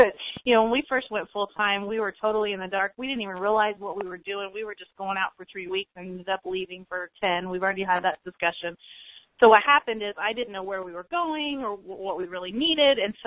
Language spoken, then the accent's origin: English; Indiana, United States; moved away; we're from Indiana originally, and, you know, Midwestern winters are kind of crazy